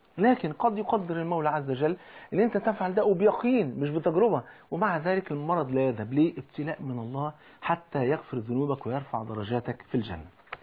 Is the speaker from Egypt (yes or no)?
yes; Egypt